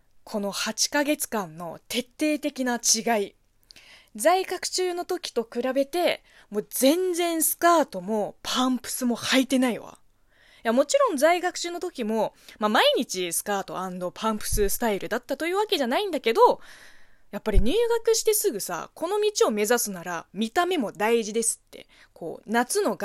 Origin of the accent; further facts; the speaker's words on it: China; 中国生まれ中国育ちの私